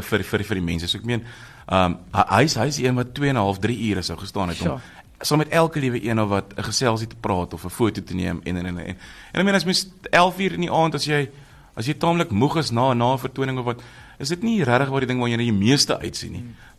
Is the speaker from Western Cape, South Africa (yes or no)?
no; Pretoria, Gauteng, South Africa; also born or lived in Brits / East Rand; Pretoria in omliggende omgewing. Alles met die oos. So ek kom oorspronklik van Brits oos af, die Oosrand en nou Pretoria oos. So alles met die oos.